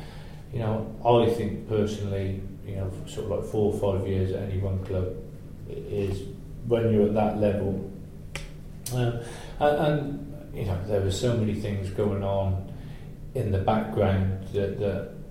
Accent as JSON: {"language": "English", "town": "Gloucester", "region": "South West England", "country": "United Kingdom", "tie": "born or raised there", "said": "it goes back down to it's my hometown. You know, I'm a Gloucester boy through and through."}